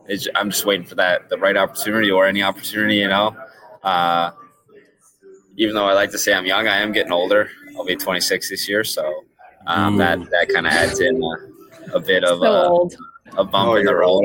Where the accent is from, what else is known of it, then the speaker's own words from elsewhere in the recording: Port Williams, Nova Scotia, Canada; I'm Port Williams, so I'm in Kentville, a nice place, but I do like to say I'm from Port Williams.